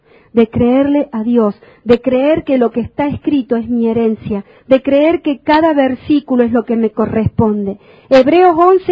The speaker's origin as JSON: {"language": "Spanish", "country": "Argentina", "said": "yo lo tengo que reconocer, como argentina, somos muy vanagloriosos y envidiosos."}